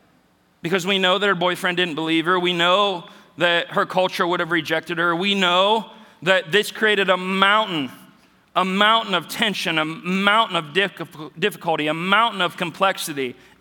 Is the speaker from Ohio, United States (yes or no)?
yes; Ohio, United States; I grew up in Northeast Ohio rooting for the Browns.